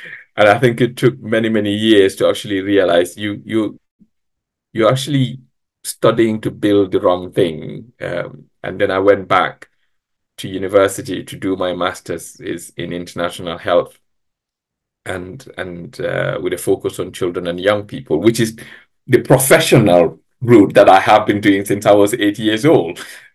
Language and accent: English; Gambia; Personally, I'm from the Gambia. It's a tiny little country in West Africa.